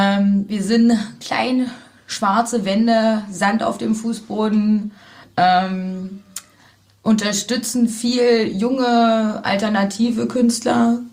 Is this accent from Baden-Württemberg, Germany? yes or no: no; Zwickau, Saxony, Germany; now in Cottbus, Germany; Ja, das war auch so dieser witzige Punkt, dass so, also ich komme aus Zwickau.